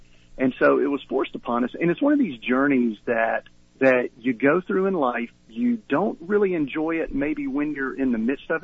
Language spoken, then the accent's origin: English; Georgia, United States; I grew up in Georgia, a small town just outside of Atlanta, and we pretty much lived in that geographic area. I had family in Mississippi.